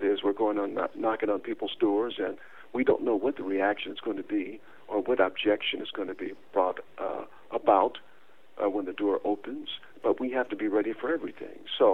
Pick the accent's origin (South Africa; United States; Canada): United States; Los Angeles, California; I'm from South Central LA, you know.